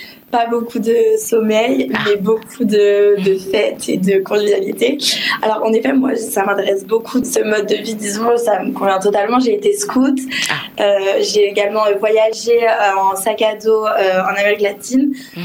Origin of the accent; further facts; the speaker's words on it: Saint-Étienne, Auvergne-Rhône-Alpes, France; Alors moi, je suis originaire de Saint-Étienne. J'ai fait mes études à Paris.